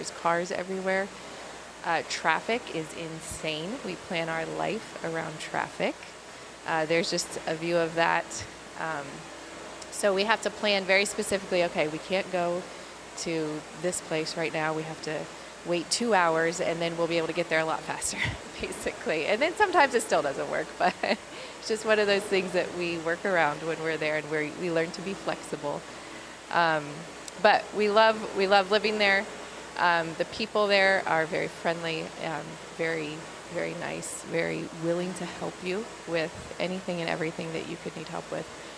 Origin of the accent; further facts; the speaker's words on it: New Jersey, United States; me especially, because I am from New Jersey, okay? And everything is very fast-paced, right?